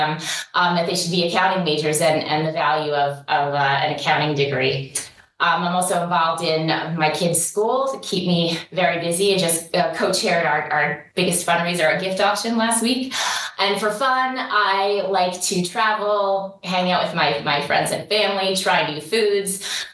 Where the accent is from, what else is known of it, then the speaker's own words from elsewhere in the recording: New Jersey, United States; So I grew up in North Jersey, did not go far, as I'm still living in New Jersey and working in New York.